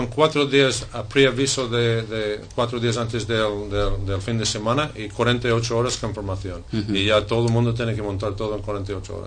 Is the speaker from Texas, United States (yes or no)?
no; Cocoa Beach, Florida, United States; que es de Florida, de donde soy yo, de Cocoa Beach.